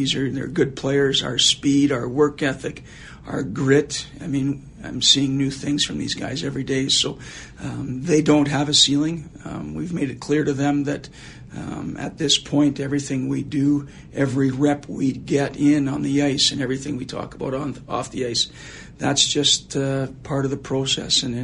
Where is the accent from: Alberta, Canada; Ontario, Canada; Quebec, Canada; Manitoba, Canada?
Manitoba, Canada; Flin Flon; also born or lived in Saskatoon; As a young kid, I'm from Flin Flon, Manitoba, and then into Saskatoon, Saskatchewan.